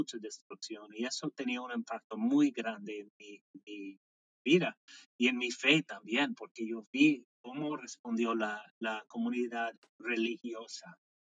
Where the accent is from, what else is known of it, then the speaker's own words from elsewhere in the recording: Vermont, United States; Spanish is a second language; Pues yo nací en Vermont y crecí aquí en los Estados Unidos. Sí, soy un gringo, un tipo gringo.